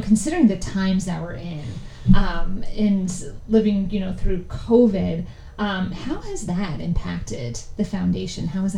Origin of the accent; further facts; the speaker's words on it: New York, United States; moved away as an adult; I'm from New York originally, and I came to Pennsylvania to go to school down in York County